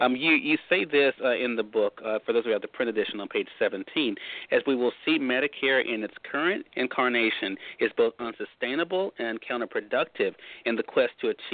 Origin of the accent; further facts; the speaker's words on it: Mississippi, United States; I'm a very simple guy. I grew up in Mississippi.